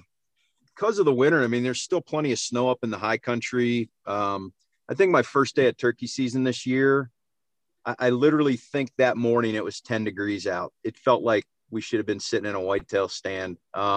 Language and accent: English; Ohio, United States; And I grew up in Ohio, so it's all whitetails there.